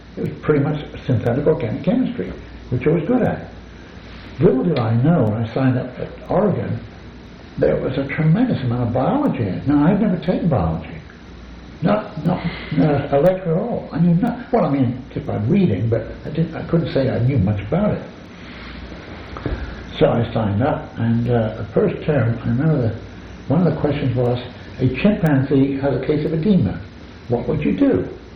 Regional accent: England, United Kingdom; I was from England.

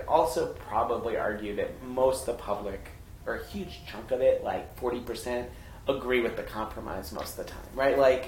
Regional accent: Atlanta, Georgia, United States; Or just, like, some of the things we were talking about earlier about, like, growing up in Atlanta.

